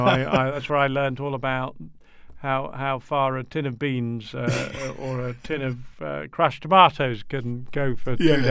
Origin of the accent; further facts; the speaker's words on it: Kenya; My mother was an Irish lass, and she went out there as a nurse. They met, and I grew up in Kenya.